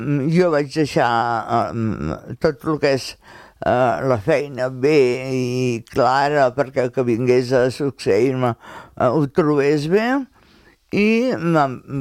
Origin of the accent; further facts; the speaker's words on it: Calella, Catalonia, Spain; born there; perquè he nascut a Calella, Calella m'ha ofert quasi tot el que... el que he pogut demanar.